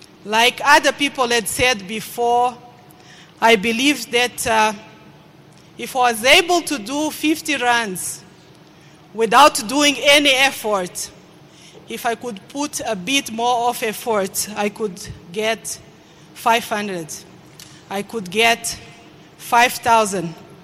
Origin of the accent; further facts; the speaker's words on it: Mozambique; I come from Mozambique. I'm a mother of two